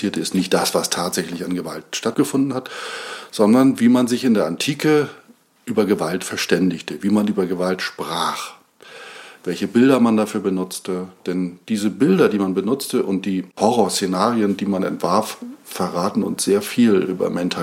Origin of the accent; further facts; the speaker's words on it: Flensburg, Schleswig-Holstein, Germany; Und ich komme zum Beispiel aus Flensburg, in ganz weit in Norddeutschland. Da sind die Römer nie hingekommen.